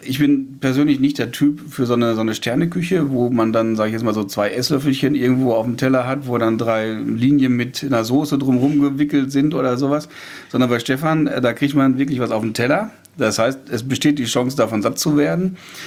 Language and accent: German; Lüdenhausen, North Rhine-Westphalia, Germany; Ich komme aus Lüdenhausen, kleines Dorf, viele landwirtschaftliche Betriebe, die teilweise gar nicht mehr landwirtschaftlich arbeiten oder reduziert landwirtschaftlich arbeiten.